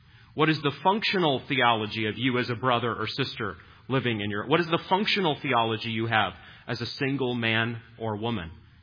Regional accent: New England, United States; I grew up in New England. The Boston Marathon is like a holiday.

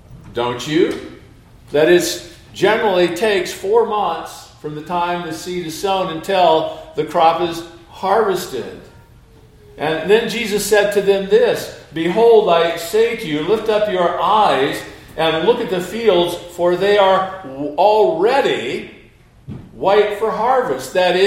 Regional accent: Iowa, United States; since I'm from the Midwest, grew up in Iowa where they plant a lot of corn

